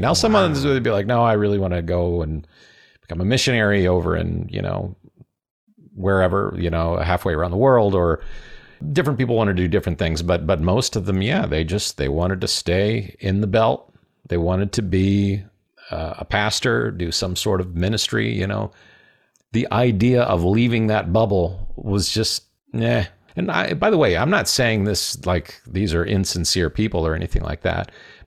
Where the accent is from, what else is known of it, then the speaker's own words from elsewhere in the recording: Midwest, United States; But, you know, of course, I do come from the Midwest, and not just that, but I come from the Bible Belt evangelical Midwest.